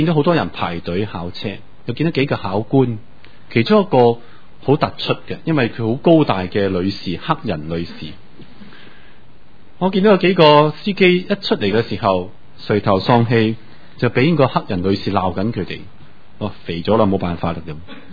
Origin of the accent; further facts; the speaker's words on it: Guangdong, China; 我们广东人经常都说卸膊卸膊卸膊不好的，